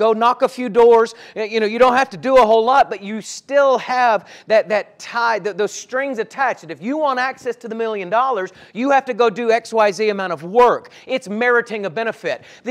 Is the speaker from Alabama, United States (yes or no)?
yes; Alabama, United States; now in Denver, United States; I was born and raised in North Alabama.